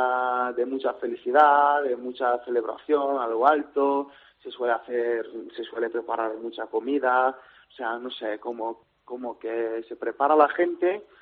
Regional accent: Pleven, Pleven Province, Bulgaria; Spanish is a second language; now in Spain; No, soy de la provincia, soy de Pleven.

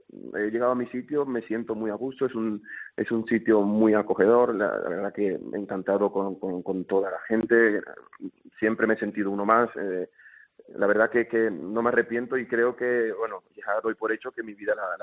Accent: Dominican Republic; now in Albarracín, Spain; Yo soy dominicano, llevo viviendo aquí en Albarracín casi 15 años

